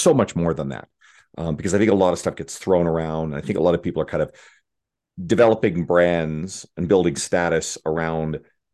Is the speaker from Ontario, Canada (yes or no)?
no; Newfoundland and Labrador, Canada; I grew up in Newfoundland, so I didn't know him growing up